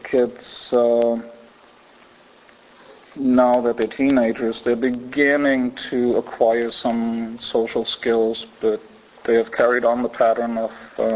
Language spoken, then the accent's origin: English; Germany; English is a second language; briefly, where I come from, it's pretty obvious. Germany won 2-0 against Sweden, if anybody cares. I was born in Germany shortly after the war.